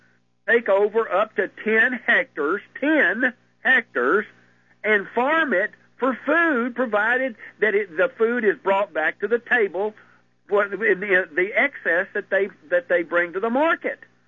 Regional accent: Louisiana, United States; I am from Louisiana. I just reside in Arkansas.

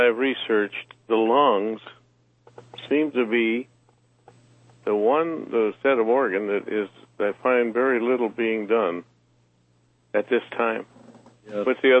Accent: Modesto, California, United States; A man who's like my father in my hometown of Modesto, California, just found out after being in the hospital for back surgery

